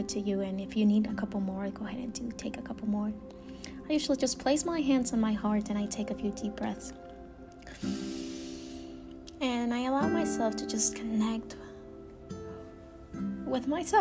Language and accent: English; Cortés, Honduras; I was born in Honduras. I to very young parents. I grew up in a village, I want to say in a tucked away village out of the side of a city called Choloma, and the little town close to a town called Monterrey in Honduras.